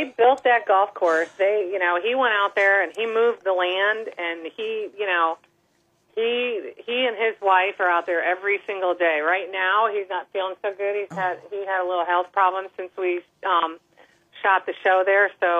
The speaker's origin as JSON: {"language": "English", "town": "Chicago", "region": "Illinois", "country": "United States", "tie": "born or raised there", "said": "I grew up in Chicago, and I moved down here to Florida, and I bought my house."}